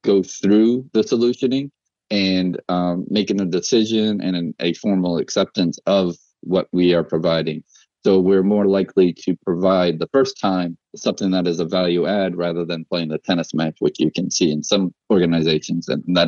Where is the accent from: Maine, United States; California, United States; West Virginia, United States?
Maine, United States; I'm originally from Maine, very northern Maine, literally at the end of the Appalachian Trail. So not southern Canada. It was still in the U.S., but very close to the border.